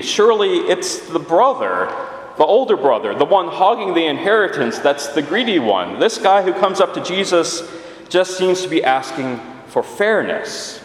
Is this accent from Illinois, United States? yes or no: yes; Chicago, Illinois, United States; And so far, the only thing I've said in this whole conversation is, "Yes, I'm from Chicago."